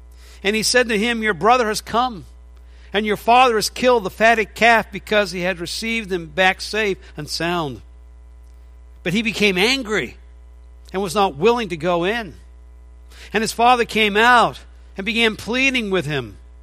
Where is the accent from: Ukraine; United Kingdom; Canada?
United Kingdom; England; now in United States; growing up in England